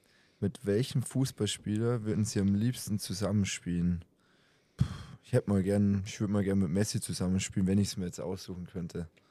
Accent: Bavaria, Germany; Ich komme auch aus Bayern.

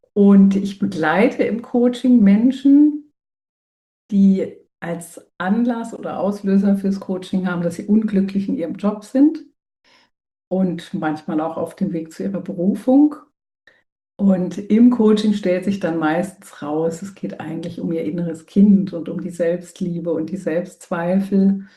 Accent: Frankfurt, Hesse, Germany; now in Ravensburg, Germany; Hier lebe ich seit 30 Jahren. Ursprünglich bin ich in Frankfurt aufgewachsen mit meiner Zwillingsschwester und meinem Bruder.

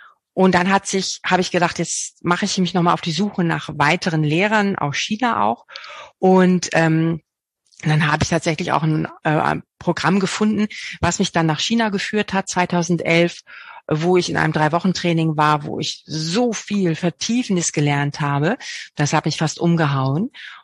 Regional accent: Bad Zwischenahn, Lower Saxony, Germany; meinen allerersten Kurs nach Abschluss meiner Lehrerausbildung habe ich sogar an meinem Heimatort in Bad Zwischenahn gegeben, wo ich jahrelang eigentlich nur noch meine Familie besucht habe

